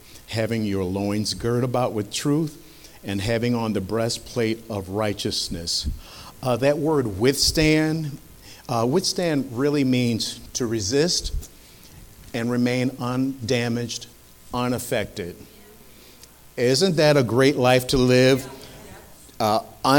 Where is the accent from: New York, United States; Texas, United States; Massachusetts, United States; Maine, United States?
New York, United States; Rochester; We're from Rochester, New York, originally. And we were both basically born in the church